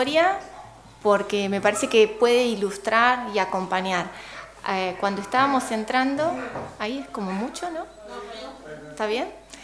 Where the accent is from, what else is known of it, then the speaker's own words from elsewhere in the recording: Argentina; Yo soy argentina, licenciada en comunicación social